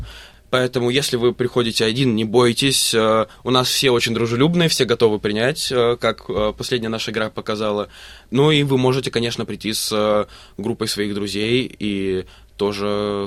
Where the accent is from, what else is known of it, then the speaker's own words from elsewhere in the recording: Blagoveshchensk, Amur Oblast, Russia; now in Melbourne, Australia; Я из Благовещенска.